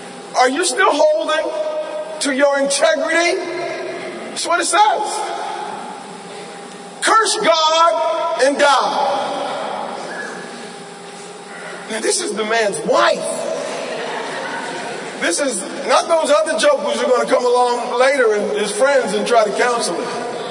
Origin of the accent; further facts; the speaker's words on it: Wilmington, North Carolina, United States; my wife and I, we went back to my hometown, Wilmington, North Carolina